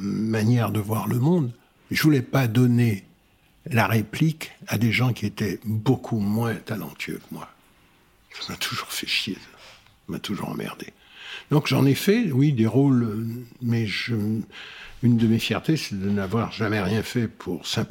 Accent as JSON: {"language": "French", "country": "France", "said": "que je paye moi aussi en tant que Français"}